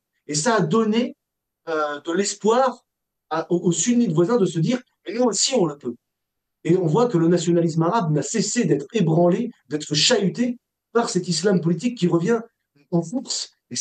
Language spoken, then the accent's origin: French; France; Heureusement que je suis français